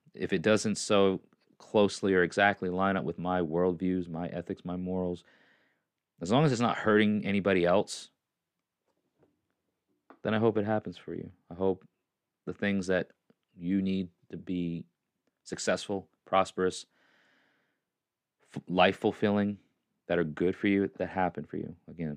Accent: New York, United States; You know, I was born there. I'm a New Yorker. For all intents and purposes, that's you know, I talk a certain way. I have certain mannerisms that don't align with Southern tradition. So I'm a Northman.

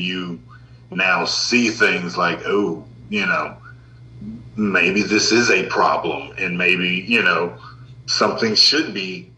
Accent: United States; I grew up being black in America.

